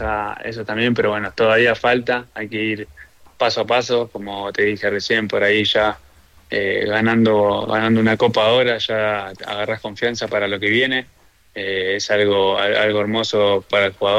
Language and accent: Spanish; Ensenada, Buenos Aires Province, Argentina; yo soy de Ensenada, queda pegado a La Plata. Nada, es como una ciudad muy tranquila, cerca del río. Nada, hay bastante cosas para hacer porque dentro de todo no es muy grande